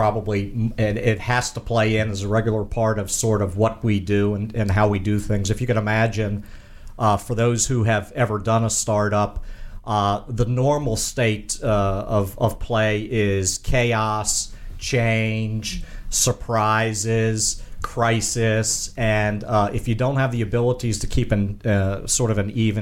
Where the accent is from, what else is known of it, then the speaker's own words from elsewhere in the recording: Upper Marlboro, Maryland, United States; I grew up in District Heights and finally Upper Marlboro, Maryland, in Prince George's County in Maryland.